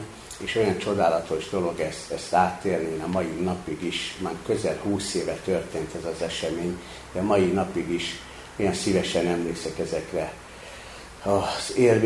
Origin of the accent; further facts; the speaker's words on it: Budapest, Hungary; ők is Budapestről jöttem.